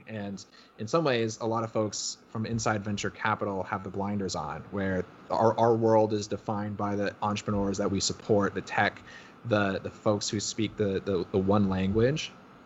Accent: Connecticut, United States; I don't think I grew up in Connecticut, you know, the farther reaches of the New York City suburbs. Grew up in what was definitely Giants land, even though I became a Patriots fan.

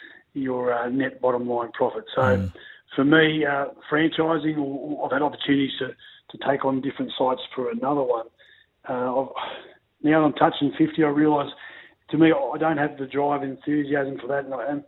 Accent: Wallangarra, Queensland, Australia; also born or lived in New South Wales; yes, I was born in New South Wales. I'm sure Bill may or may not know the story, but I come from the most southern town in Queensland, a little place called Wallangarra, 300 people now.

